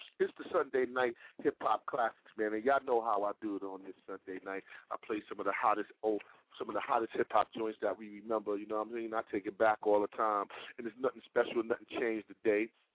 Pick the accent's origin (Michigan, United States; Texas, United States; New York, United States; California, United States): New York, United States; New York City; I'm from East Harlem, and a lot of us grew up with Hector Camacho, knowing Hector Camacho.